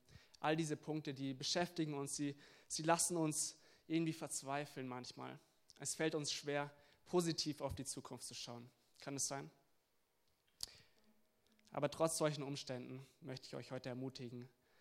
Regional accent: Munich, Bavaria, Germany; bin 23 Jahre alt. Ich komme aus München ursprünglich und bin jetzt momentan in Herzhausen auf Berühr.

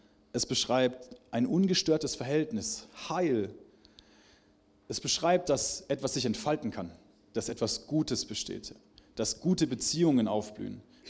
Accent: Reutlingen, Baden-Württemberg, Germany; Also ich komme ja unten aus dem Tal da, aus Reutlingen

